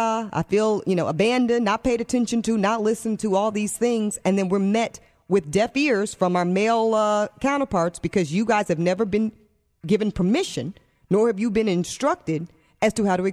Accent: the South, United States; Listen, I'm from the South, as you well know.

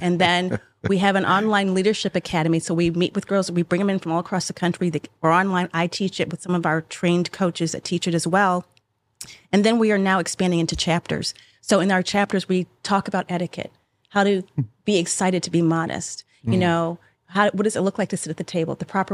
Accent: Michigan, United States; Because I grew up in Michigan. Mm-hmm. Yeah. So there's not a lot of bull riding going on right. in Michigan.

